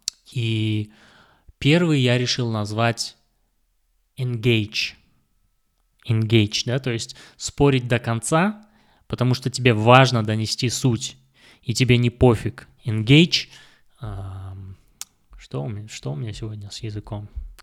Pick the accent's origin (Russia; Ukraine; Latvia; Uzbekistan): Uzbekistan; born there; first language Kazakh; Russian is a second language; казахский — это мой родной язык. Хотя я родился в Узбекистане, давайте быть справедливым. Справедливым, я 15 лет прожил в Узбекистане, не находясь вот в обществе большом количестве, среди большого количества казахоязычных людей